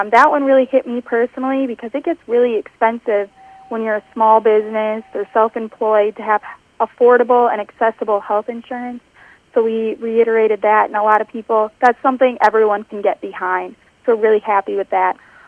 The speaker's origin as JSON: {"language": "English", "region": "Minnesota", "country": "United States", "said": "from Western Minnesota"}